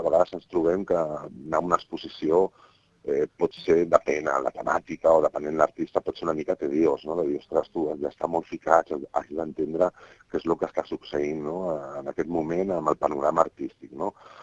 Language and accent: Catalan; Catalonia, Spain; bueno, som d'aquí a prop, som bàsicament del Maresme